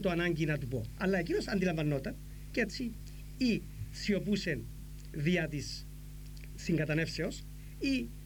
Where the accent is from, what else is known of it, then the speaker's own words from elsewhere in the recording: Konia, Paphos District, Cyprus; στο χωριό μου, τα Κονιά, στο πατρικό σπίτι που υπάρχει ακόμα